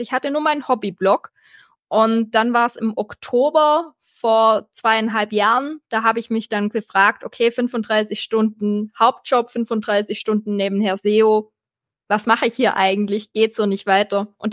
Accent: Baden-Württemberg, Germany; accent: Swabian; Ich komme aus dem Schwabenländle, wie man vielleicht hört, aber ich strenge mich an.

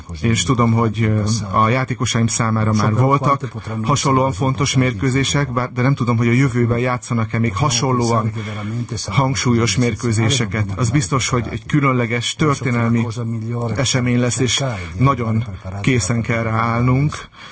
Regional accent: Italy; now in Hungary; én Olaszországból származom, ugye egy olyan városból

